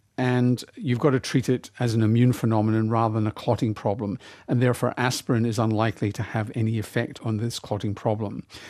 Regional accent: Glasgow, Scotland, United Kingdom; I think that my problems with dental care are more to do with growing up in Glasgow with a terrible diet than my crowded mouth.

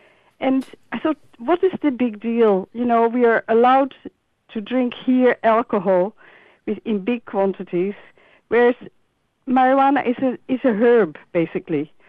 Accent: Netherlands; now in Australia; I come from the Netherlands. I grew up there in the 60s and 70s, and I never used any drugs.

